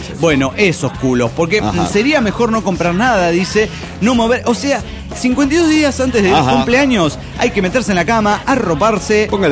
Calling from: Cuernavaca, Morelos, Mexico; de Cuernavaca, Morelos, México.

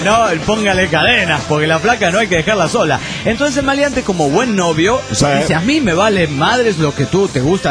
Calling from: Mexico City, Mexico; del DF mexicano.

